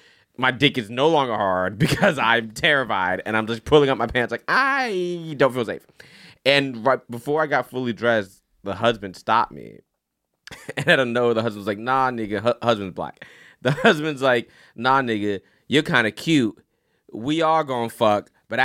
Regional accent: Florida, United States; I grew up in Florida. I was in the closet long enough.

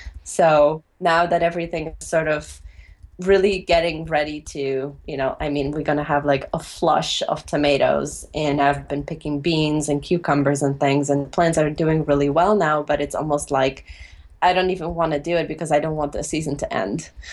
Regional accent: Poland; now in United States; growing up in Poland, you have a lot easier access to locally grown produce because I grew up in a city, but just outside on the outskirts of a city is a very rural area.

